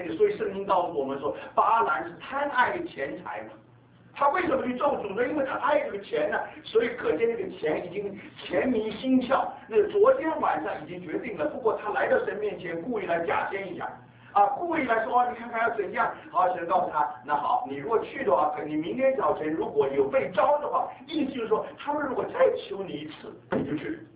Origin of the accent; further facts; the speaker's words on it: China; 这个我们中国人说三访茅庐